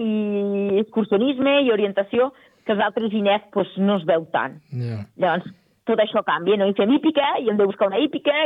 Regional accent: Lleida, Catalonia, Spain; com a bona lleidatana que sóc, perquè jo m'estimo molt les Terres de Lleida

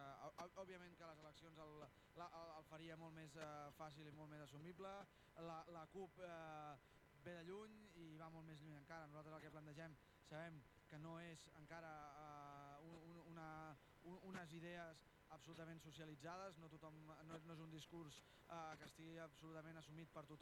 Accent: Caldes, Catalonia, Spain; Som de Caldes i sabem que a Sant Feliu no hi ha assemblea local

